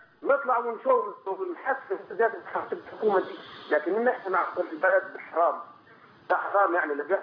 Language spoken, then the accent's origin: Arabic; Egypt; moved away as an adult; now in Saudi Arabia; احنا كلنا هنا في السعوديه كمغتربين او كمصريين مغتربين